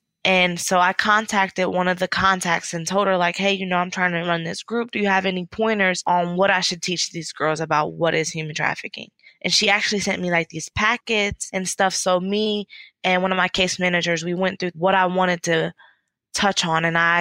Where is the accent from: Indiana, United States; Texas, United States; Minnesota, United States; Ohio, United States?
Ohio, United States; Akron; I decided that I didn't want to go back to my hometown, Akron, because I didn't want to go back to the same people, the same ways, the same lifestyle.